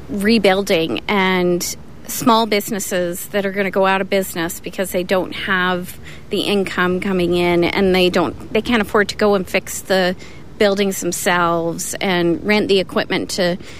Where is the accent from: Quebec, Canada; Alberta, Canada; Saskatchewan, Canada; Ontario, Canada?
Alberta, Canada; Calgary; And I said, "Oh, no, we're from Calgary."